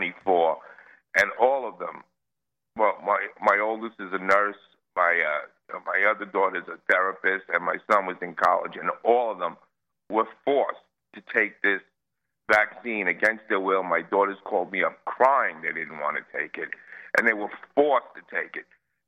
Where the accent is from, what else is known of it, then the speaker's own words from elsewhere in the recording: New York, United States; And I'm a New Yorker. I grew up in New York.